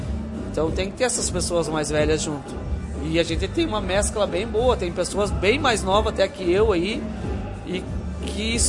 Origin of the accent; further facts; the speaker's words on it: Lagoa, Rio Grande do Sul, Brazil; born there; ainda não município, mas depois sou nascido em Lagoa, porque é interior do Capão Bonito, hoje seria Capão Bonito.